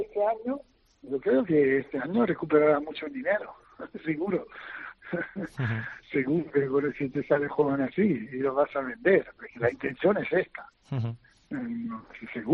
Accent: Italy; Spanish is a second language; no hablo castellano, no hablo valenciano, digo, pero soy italiano

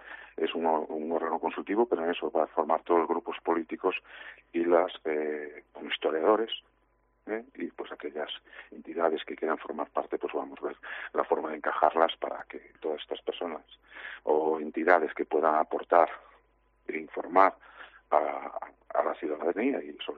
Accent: Neda, Galicia, Spain; Yo personalmente soy de Neda

